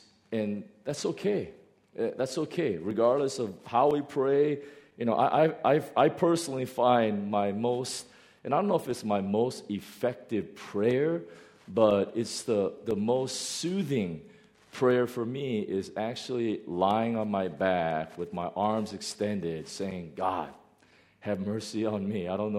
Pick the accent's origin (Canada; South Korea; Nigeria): South Korea; now in United States; in the United States, where I'm from. I'm from Korea. But the United States, where I got my citizenship, prayer is banned in public schools.